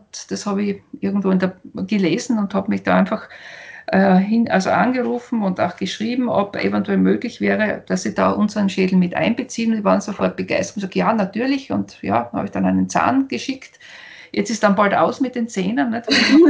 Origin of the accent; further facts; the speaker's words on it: Austria; da bei uns in Österreich halt auf unserem Gebiet.